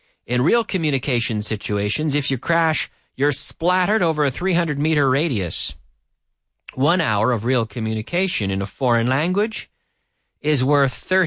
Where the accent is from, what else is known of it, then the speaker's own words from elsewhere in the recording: Liverpool, Nova Scotia, Canada; when I was about 8 years old, there was a deli in my hometown of Liverpool, Nova Scotia, Canada.